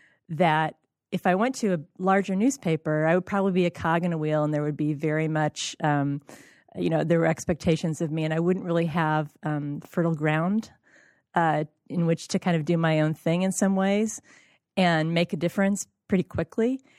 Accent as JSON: {"language": "English", "region": "Indiana", "country": "United States", "tie": "born or raised there", "lives_now": "Ann Arbor, United States", "said": "I grew up in Indiana. My parents were getting older."}